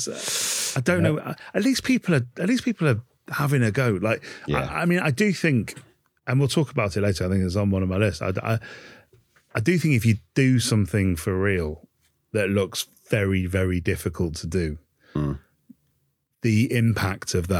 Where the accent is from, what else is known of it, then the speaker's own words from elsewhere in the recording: Manchester, North West England, United Kingdom; It came from being a Mancunian and using the overly using the word ace.